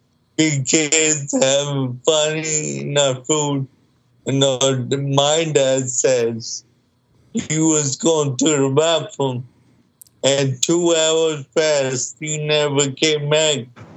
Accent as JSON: {"language": "English", "town": "Baltimore", "region": "Maryland", "country": "United States", "tie": "born or raised there", "said": "I grew up in Baltimore, and I was adopted at the age of 11."}